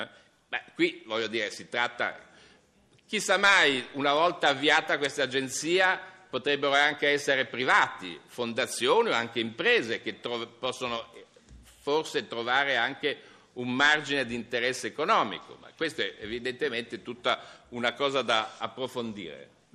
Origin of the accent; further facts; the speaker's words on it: Genoa, Liguria, Italy; io sono genovese quindi sono sensibile al tema dei porti